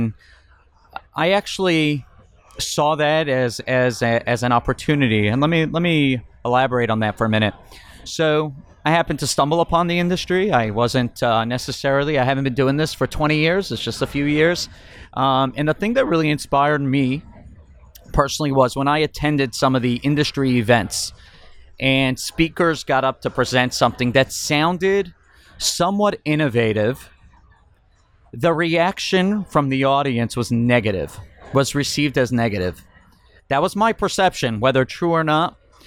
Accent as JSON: {"language": "English", "town": "Miami", "region": "Florida", "country": "United States", "tie": "born or raised there", "said": "I'm actually a native. I'm from Miami. It's my hometown."}